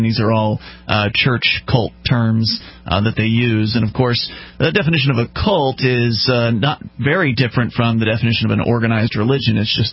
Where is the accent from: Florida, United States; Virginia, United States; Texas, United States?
Florida, United States; Sarasota; I'm from the Tampa Bay area, Sarasota, and I've never actually been to Ybor